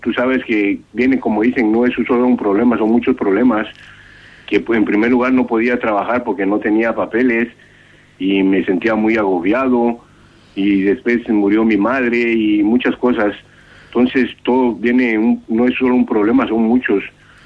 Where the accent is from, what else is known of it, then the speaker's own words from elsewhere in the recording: Guatemala; De Guatemala.